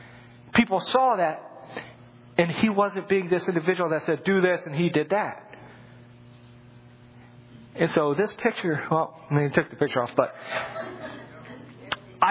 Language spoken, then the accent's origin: English; Washington, D.C. area, United States; I grew up listening to rap music. I grew up outside Washington, D.C. Rap and go-go music was all I know, or all I knew.